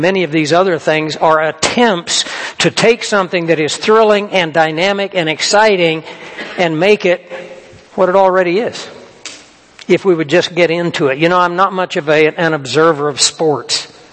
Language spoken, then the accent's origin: English; Kansas, United States; You know, I grew up in Kansas. My father was a runner in the 30s.